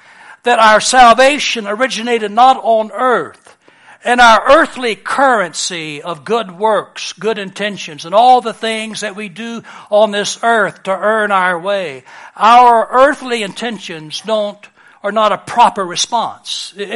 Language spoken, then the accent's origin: English; Texas, United States; By the way, pecan is the correct pronunciation. I know I'm from Texas.